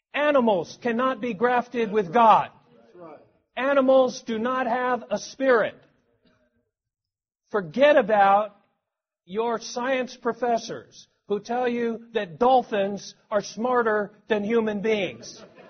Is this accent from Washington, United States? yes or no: yes; Washington, United States; I come from Washington. We grow apples there.